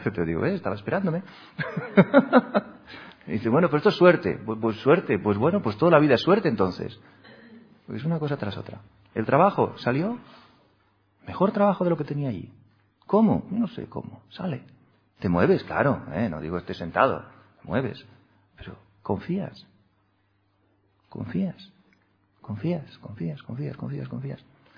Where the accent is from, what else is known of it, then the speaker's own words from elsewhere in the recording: Seville, Andalusia, Spain; now in Madrid, Spain; Yo vine de Sevilla, hace 4 años a Madrid.